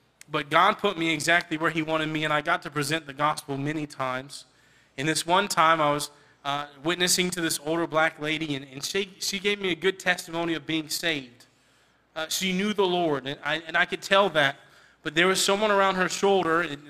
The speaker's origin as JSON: {"language": "English", "region": "West Virginia", "country": "United States", "said": "I'm a junior here at Landmark, and I'm from West Virginia, and I'm studying to be a pastor."}